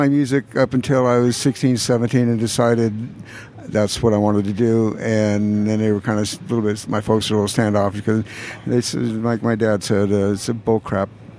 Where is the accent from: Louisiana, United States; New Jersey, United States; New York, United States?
Louisiana, United States; Shreveport; I grew up in Shreveport, Louisiana, and so I still keep up with some of those guys.